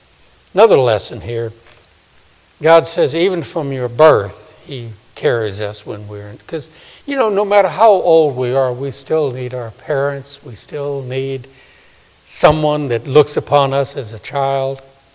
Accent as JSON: {"language": "English", "town": "New Orleans", "region": "Louisiana", "country": "United States", "tie": "born or raised there", "said": "40 years ago when I knew a couple back in my hometown in New Orleans."}